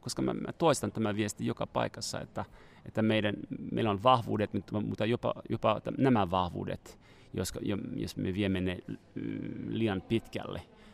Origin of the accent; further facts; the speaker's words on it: Montreal, Quebec, Canada; Finnish is a second language; also born or lived in New York / Paris; now in Finland; isossa kaupungissa, mistä mä oon kotoisin, että Montrealista ja New Yorkista ja Pariisista, missä mä oon elänyt